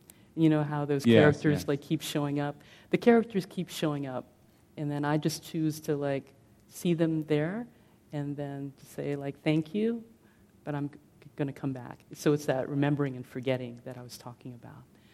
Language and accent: English; Philippines; I come from the Philippines and it's the most Catholic, you know, country in Asia, Pacific Islands.